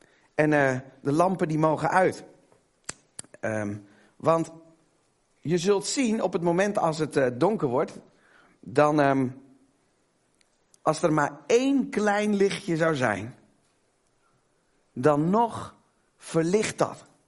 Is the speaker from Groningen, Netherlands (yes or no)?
no; Almere, Flevoland, Netherlands; Ik kom uit Almere.